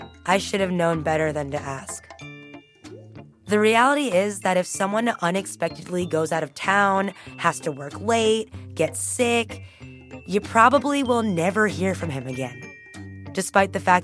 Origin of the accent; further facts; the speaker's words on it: Los Angeles, California, United States; I mentioned that I'm from Los Angeles, and he asked about my ethnicity.